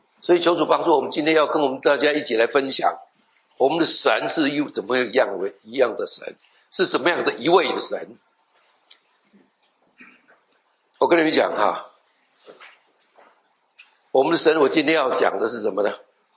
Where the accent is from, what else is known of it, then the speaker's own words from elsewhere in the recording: Taiwan; 因为我是台湾人，可以骂台湾人。